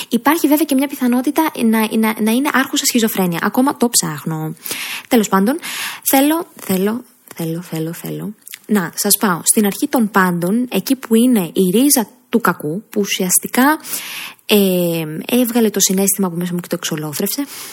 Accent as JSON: {"language": "Greek", "country": "Greece", "said": "δεν θα έπαιρνα τον δρόμο εύκολα, διότι είμαι Ελληνίδα και δεν υποτάσσομαι στη μοίρα"}